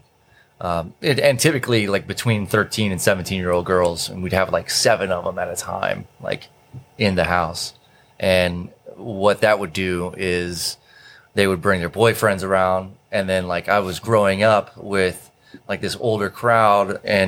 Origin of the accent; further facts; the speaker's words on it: Kennesaw, Georgia, United States; also born or lived in Long Island, New York; Yeah, I was born in New York. And there was a hurricane in 1985, like that fall. And my parents were like, let's move to Georgia from Long Island, New York. So there was this little town in metro Atlanta, Kennesaw.